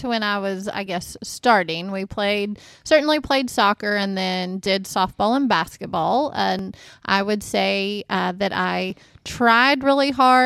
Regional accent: Chickasha, Oklahoma, United States; But I grew up in Chickasha, and we had an exceptional soccer program

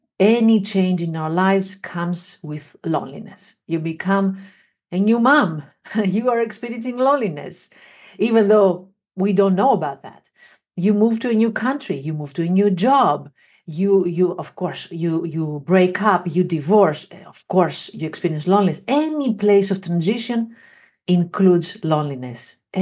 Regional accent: Greece; now in Netherlands; I was here already in the Netherlands. Originally, I'm from Greece. And it was just 1 year after I moved to the Netherlands.

